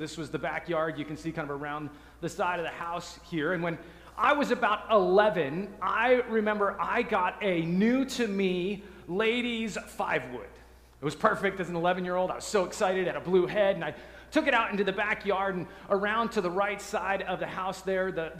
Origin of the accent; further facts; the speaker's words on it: Evergreen, Colorado, United States; A few weeks ago, I told you about growing up in Evergreen, Colorado. It's a town just west of Denver up into the mountains.